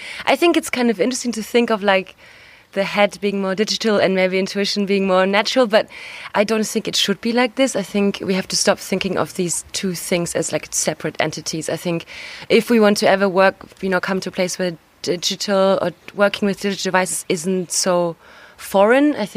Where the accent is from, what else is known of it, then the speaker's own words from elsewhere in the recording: Berlin, Germany; moved away as an adult; also born or lived in London; now in Lausanne, Switzerland; I'm 27 and I'm originally from Berlin, but I moved to London when I was 18 and then I studied industrial design there. And I worked, and I was there for 7 years. And then last year, I moved to Lausanne in Switzerland